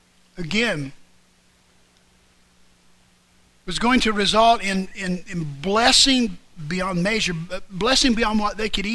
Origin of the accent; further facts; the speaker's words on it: Springfield, Ohio, United States; Every now and then, when I'm back in my hometown of Springfield, I'll venture out past a little, I don't know if you'd call it a town